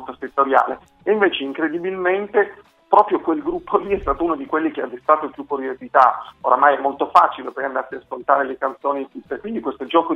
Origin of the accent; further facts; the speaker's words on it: Turin, Piedmont, Italy; Io sono di Torino